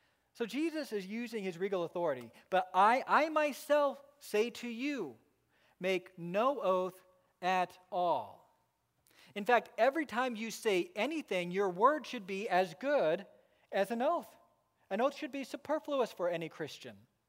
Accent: Idaho, United States; I grew up in Idaho, went to Eustick Elementary School

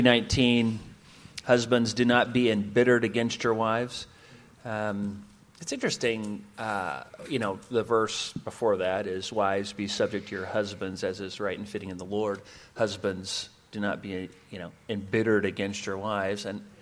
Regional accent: Ireland; being the Irish man that I am

